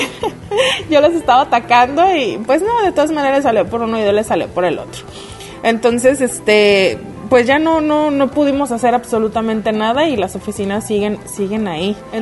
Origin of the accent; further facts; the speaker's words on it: Puerto Vallarta, Jalisco, Mexico; Yo, que soy de aquí de Puerto Vallarta